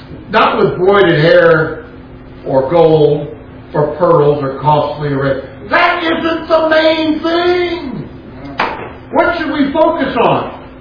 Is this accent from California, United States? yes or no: yes; California, United States; so if you kid me about being a Californian, Californians often, unless it's in the rat race, trying to make the money and all that, they want to be laid back.